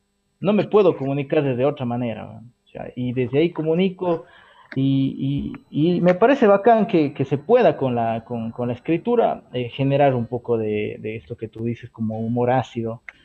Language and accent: Spanish; Píllaro, Tungurahua, Ecuador; me gustó la esencia de los diablos de Píllaro, ¿no? O sea, porque es de dónde vengo, soy ecuatoriano al final.